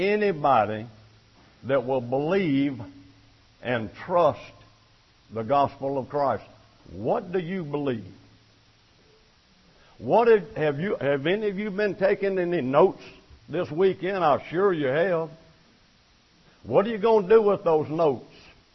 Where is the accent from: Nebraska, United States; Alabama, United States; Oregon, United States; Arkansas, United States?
Alabama, United States; Mobile; born there; I was born in Mobile, Alabama.